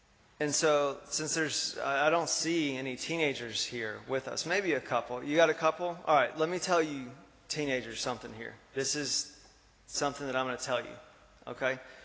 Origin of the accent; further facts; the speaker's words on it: Tryon, North Carolina, United States; I'm from here. When I was 16 or 17 years old, I grew up here in Tryon. I grew up in this church.